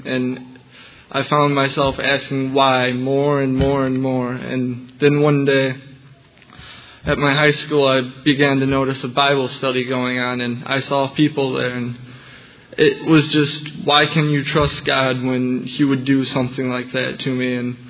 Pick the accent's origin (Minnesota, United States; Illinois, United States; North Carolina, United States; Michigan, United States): Illinois, United States; Wilmington; I'm 17. I come from Wilmington, Illinois. I go to a small home church there.